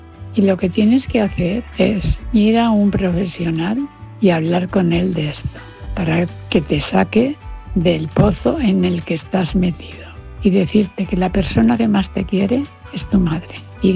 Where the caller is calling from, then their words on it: Valencia, Valencian Community, Spain; de Valencia.